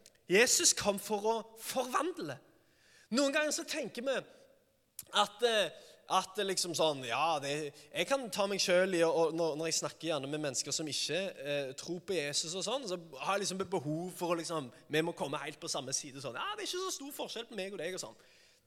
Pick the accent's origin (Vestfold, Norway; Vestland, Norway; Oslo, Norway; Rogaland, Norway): Rogaland, Norway; Sandnes; Jeg vokste opp ganske greit i Sandnes City.